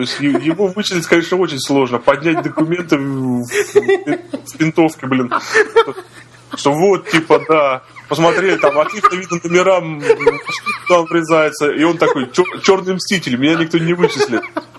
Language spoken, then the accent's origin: Russian; Volgograd, Volgograd Oblast, Russia; Поскольку Волгоград это мой родной город, я опознал сразу маршрут, где он катается.